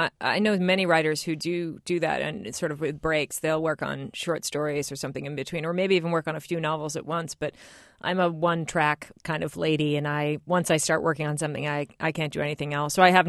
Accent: Salem, Massachusetts, United States; growing up in Salem, and it is an enormous industry, it wasn't so much when I was little there, but they've really turned it into the focus of the town now. I mean, it's really a tourist town at this point.

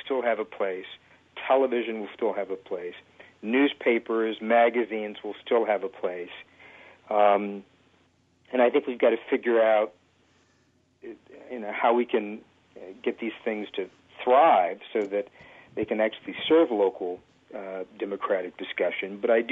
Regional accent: Detroit, Michigan, United States; But in the same instance, when I grew up in Detroit, looking at television, I never saw African Americans

